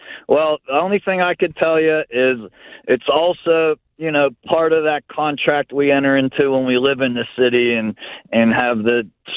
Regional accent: Greenfield, Pennsylvania, United States; I like Oakland. I grew up in Greenfield. We're neighbors.

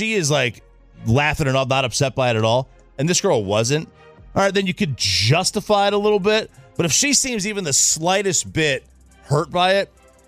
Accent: Pennsylvania, United States; If you didn't know, I'm born and raised in Pennsylvania. I'm 1 hour east of the stadium, or from an hour from the stadium.

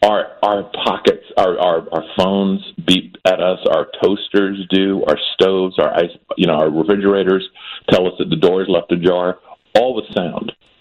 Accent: South Carolina, United States; I grew up in South Carolina.

